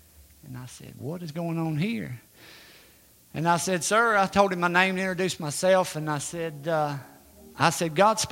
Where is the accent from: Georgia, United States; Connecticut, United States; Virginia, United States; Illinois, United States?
Virginia, United States; telling me details about my hometown. He lived hundreds of miles away, and he was telling me about the history of where we was at right here in Virginia